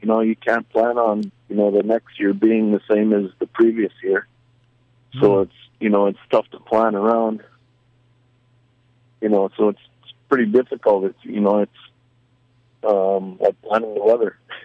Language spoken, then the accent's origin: English; Bethel, Alaska, United States; I grew up here in Bethel.